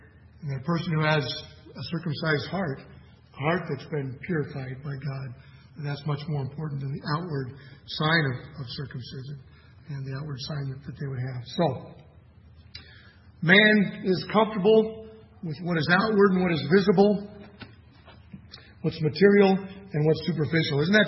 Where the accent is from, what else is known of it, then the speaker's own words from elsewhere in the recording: Seattle, Washington, United States; I'm from Seattle.